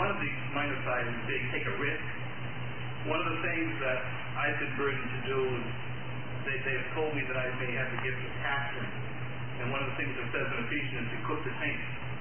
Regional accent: Bristol, Connecticut, United States; from Bristol, Connecticut.

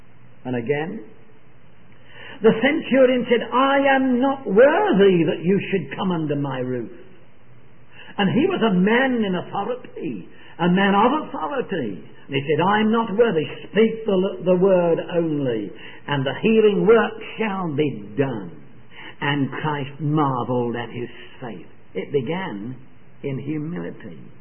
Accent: England, United Kingdom; because I'm an Englishman and I'm an English assemblyman

